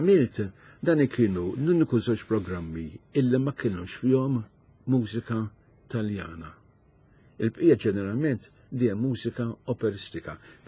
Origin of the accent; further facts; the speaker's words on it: Ħamrun, Southern Harbour, Malta; Jiena mill-Ħamrun, meta kont se studjet kifat li studjet fil-każini tal-Banat tal-Ħamrun